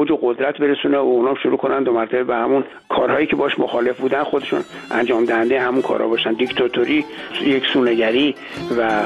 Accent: Iran; moved away; وضعیت خودمونو که ما از ایران اومدیم توضیح بدم به جامعه‌ای که به اونجا وارد شده بودیم

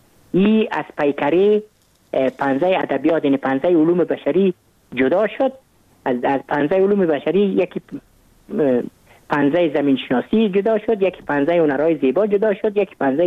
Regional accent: Kabul, Afghanistan; ما متولد کابل هستم، در نایی اول کابل تولد شدیم.

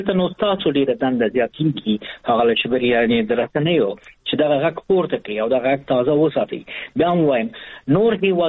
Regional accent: Afghanistan; زه به خپله ایمیلونه ولیکم د یو افغان په حیث

